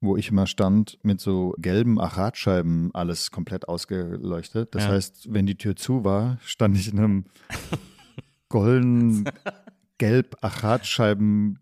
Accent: Stuttgart, Baden-Württemberg, Germany; Genau, deswegen bin ich in Stuttgart aufgewachsen.

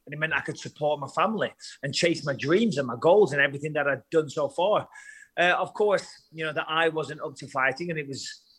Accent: Clitheroe, North West England, United Kingdom; trust me, I'm from Clitheroe.

